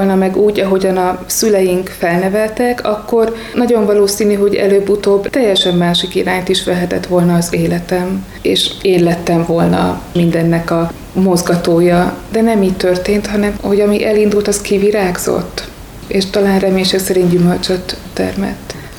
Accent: Vas, Hungary; Vas megyéből származom, egy kicsi településről

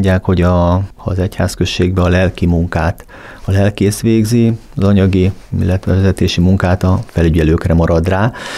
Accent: Cinkota, Budapest, Hungary; ide születtem, szülők is, nagyszülők is, tétszülők is, tehát ősi cinkotai család, illetve hát a családnak a másik része csömöri evangélikus család.

